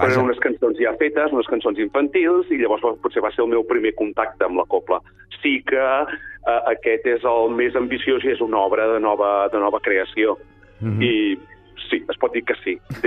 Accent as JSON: {"language": "Catalan", "town": "Manlleu", "region": "Catalonia", "country": "Spain", "said": "jo soc del barri de Gràcia, de Manlleu"}